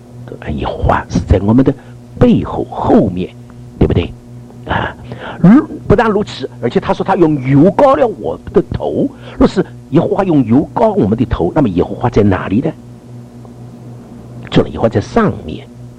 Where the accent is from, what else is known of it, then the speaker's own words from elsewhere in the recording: China; 我们中国人喜欢腹，特别是广东人，啊，最喜欢这个腹喽。